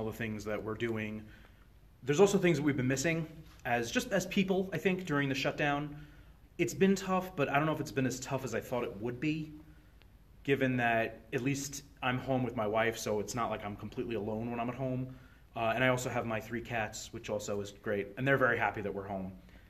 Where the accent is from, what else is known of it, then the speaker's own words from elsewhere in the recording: New York, United States; I'm originally from New York, so a lot of my experience comes from that area.